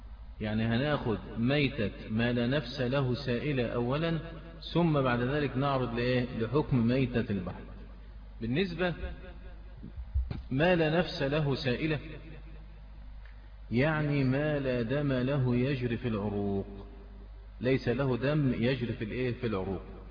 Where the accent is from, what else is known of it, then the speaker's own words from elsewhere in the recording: Egypt; كلنا المفروض كمصريين نعرفه